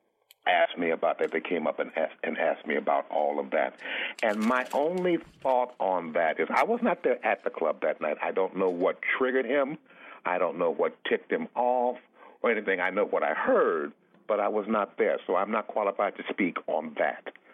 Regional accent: Chicago, Illinois, United States; also born or lived in Springfield; That's where I was born. I grew up in Chicago.

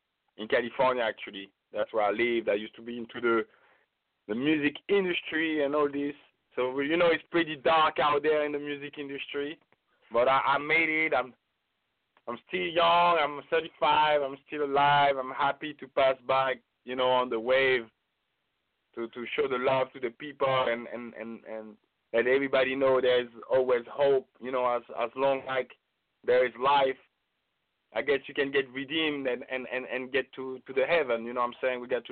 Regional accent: France; I'm a mixed breed myself. So being born and raised in France

